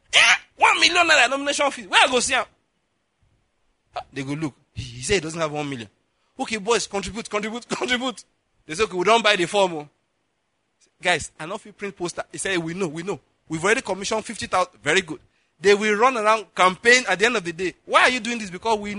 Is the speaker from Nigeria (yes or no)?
yes; Enugu, Enugu State, Nigeria; I said, I come from Enugu, it's far. I can't come back.